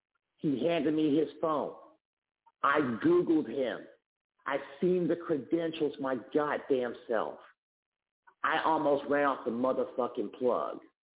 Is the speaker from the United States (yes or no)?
yes; Kansas City, United States; I'm from Kansas City. I'm a KC boy. And I know for a fact through the jails, Wichita and Kansas City niggas do not get along. So when people found out that I rep Kansas City and I was born and raised in Kansas City